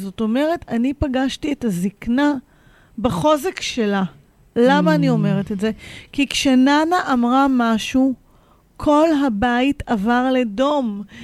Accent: Pardes Katz, Tel Aviv District, Israel; אני גדלתי איתה בבית של סבא וסבתא שלי בפרדס קץ.

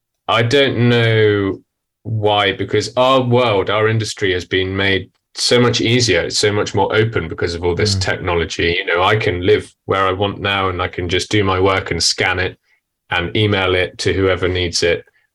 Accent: United Kingdom; So I'm British cartoonist, and I've been working as a professional cartoonist for 12 years now in the UK.

